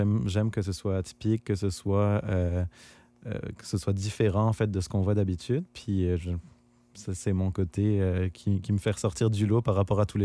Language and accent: French; Grand Est, France; dans le fond, c'est un clin d'œil à ma région natale. Je viens de la région du Champagne.